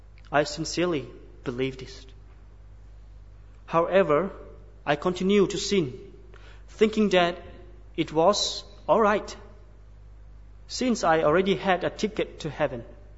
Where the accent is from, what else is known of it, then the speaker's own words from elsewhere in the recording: Chiang Rai, Thailand; English is a second language; I am a Lahu from Chiang Rai, Northern Thailand.